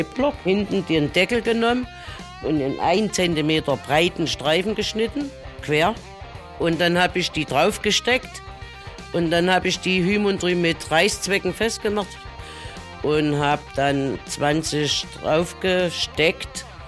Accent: Neustadt, Germany; bin aus Neustadt

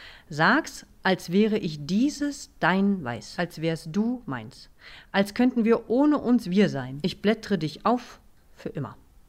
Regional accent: Berlin, Germany; ich komme aus Berlin

